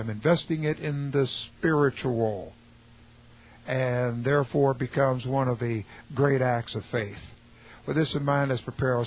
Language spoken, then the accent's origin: English; Texas, United States; Of course I got boots and cowboy hats. I'm a Texan.